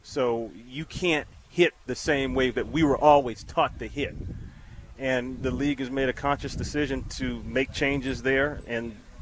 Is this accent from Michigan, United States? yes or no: yes; Detroit, Michigan, United States; born there; also born or lived in Milwaukee; No, I was born in Detroit.